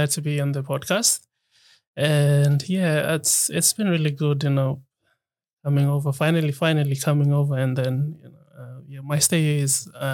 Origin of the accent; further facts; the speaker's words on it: Nipa, Southern Highlands, Papua New Guinea; I grew up in Nipa, that's in other part of southern islands, because my dad's a police. We had to move around a lot, so we didn't stay at one place, in one particular place at a time.